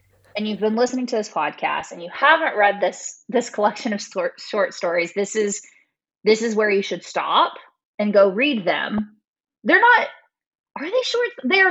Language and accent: English; New England, United States; I should have called them scratchers. I'm from New England.